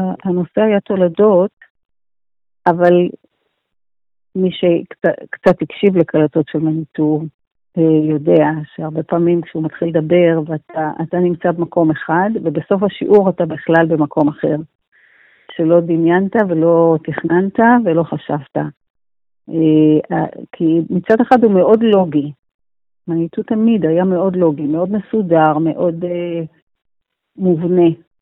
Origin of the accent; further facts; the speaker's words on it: Tel Aviv, Tel Aviv District, Israel; אני באה מבית צפונבוני ליברלי, מה שנקרא.